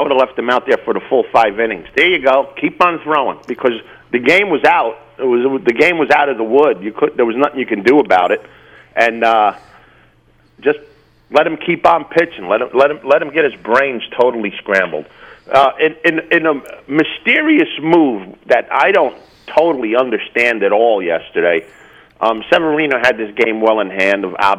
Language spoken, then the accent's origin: English; Jersey City, New Jersey, United States; I grew up with in Jersey City.